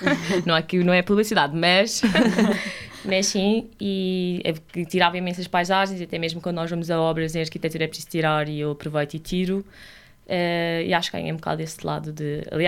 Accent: Cascais, Lisbon, Portugal; eu sou de Cascais, exato. Estive no Colégio Amor de Deus, com as freiras.

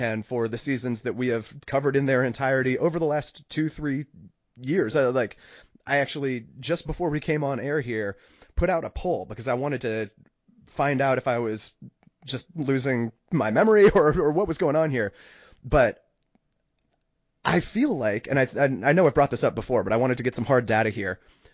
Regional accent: United States; I'm born and raised in America.

